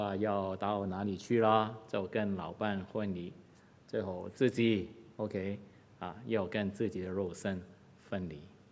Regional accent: Guangdong, China; Chinese is a second language; 我是广东人

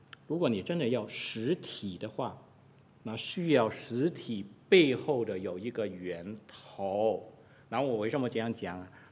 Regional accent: Guangdong, China; 我们广东话有一句是骂人的

